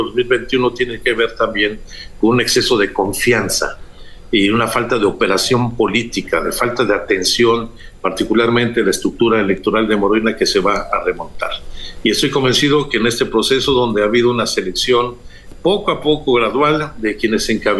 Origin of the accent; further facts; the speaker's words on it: Mexico City, Mexico; Es la ciudad donde yo nací, donde me he desarrollado